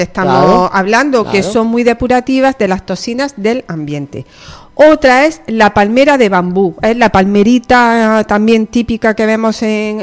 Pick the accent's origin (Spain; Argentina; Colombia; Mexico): Spain; Granada, Andalusia; soy de Granada, yo la conocía en maceta